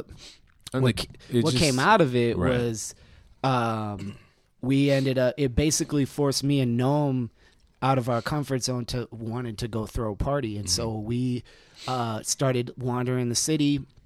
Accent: Minneapolis, Minnesota, United States; I'm born and raised in Minneapolis, and so I'm big on, you know, our community doing the things that we should do for our people.

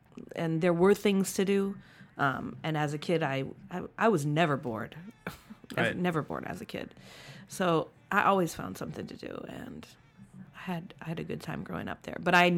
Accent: Mount Pleasant, Iowa, United States; born there; I was born in Mount Pleasant, Iowa.

